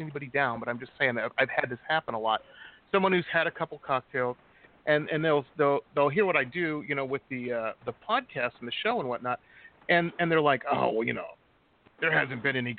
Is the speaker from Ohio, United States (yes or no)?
no; Michigan, United States; because I grew up in the Midwest and outside of Detroit, and, you know, just huge rock area.